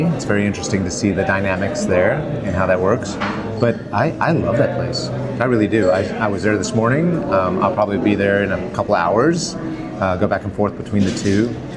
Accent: South Africa; moved away as an adult; now in United States; I'm South African, so I say, and I've been here since, 1978, so I'm an American with good manners.

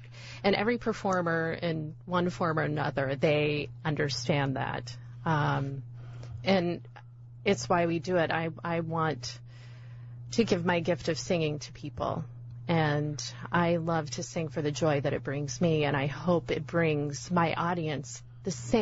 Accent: Georgia, United States; I grew up in a small town outside of Savannah, Georgia.

